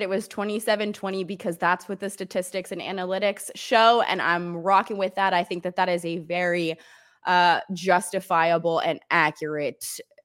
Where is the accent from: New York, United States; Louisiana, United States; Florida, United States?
Florida, United States; Jacksonville; When I was born and raised in Jacksonville